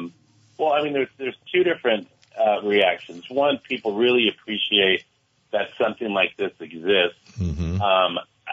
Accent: San Diego, California, United States; moved away; we're from San Diego, so we got here a year ago.

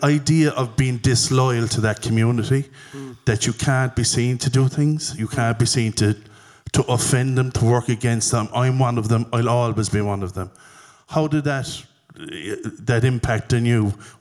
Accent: Limerick, Munster, Ireland; I work with Exeter. I'm from Limerick, born and bred and proud.

